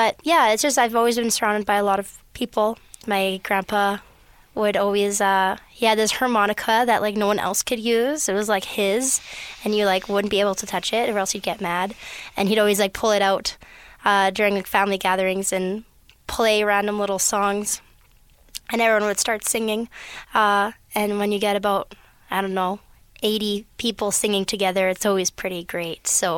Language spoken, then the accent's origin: English; Edmonton, Alberta, Canada; Well, growing up in Bonnie Doon, that's the official French quarters, you know everyone.